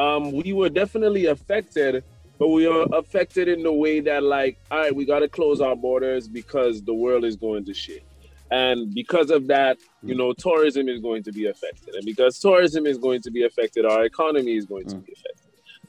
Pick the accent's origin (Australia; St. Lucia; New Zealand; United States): St. Lucia; also born or lived in Halifax / Toronto; I am from St. Lucia, live and direct from St. Lucia right now, but resided in Halifax and then Toronto.